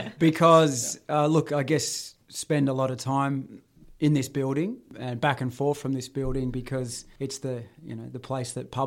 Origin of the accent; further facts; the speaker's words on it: Ocean Grove, Victoria, Australia; I grew up in Ocean Grove on the coast past Geelong and then on a farm from when I was 12, about 12 minutes inland from Torquay.